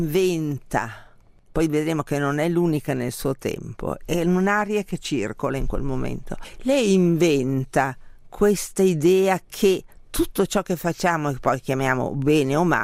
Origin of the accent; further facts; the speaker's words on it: Milan, Lombardy, Italy; dato che io sono di Milano